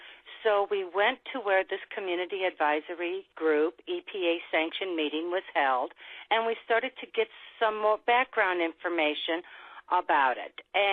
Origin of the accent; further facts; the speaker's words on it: St. Louis, Missouri, United States; I'm from the St. Louis region. I was born and raised here.